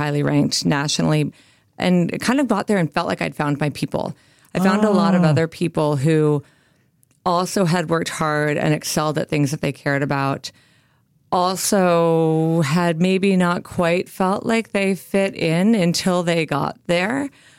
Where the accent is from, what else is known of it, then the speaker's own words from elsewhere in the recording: United States; born there; My Canadian husband, I'm American by birth.